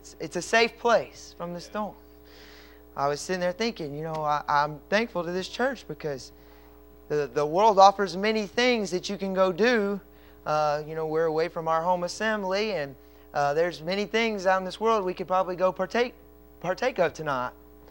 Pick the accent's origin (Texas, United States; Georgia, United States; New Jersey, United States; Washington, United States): Texas, United States; Lake Jackson; I was raised in Lake Jackson